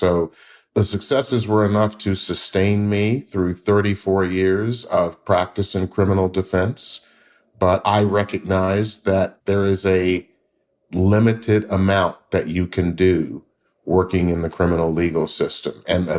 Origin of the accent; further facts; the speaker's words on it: Memphis, Tennessee, United States; I grew up in Memphis, Tennessee. I was born in 1956.